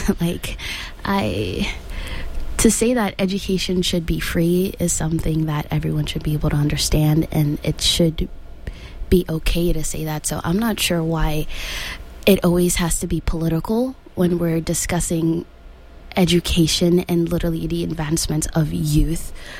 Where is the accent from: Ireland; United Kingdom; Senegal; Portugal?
Senegal; now in United States; And I remember growing up in Senegal, yes, everyone around you is black